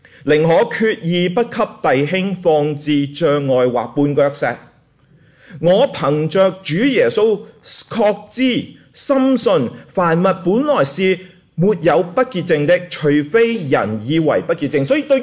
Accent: Hong Kong; 我記得我小時候在香港長大，在教會裡面都有人跟我說

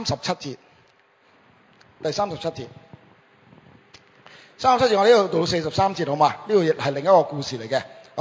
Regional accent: China; 即系好似我哋中国人所讲嘅有少少肺行跳或者系癫痫

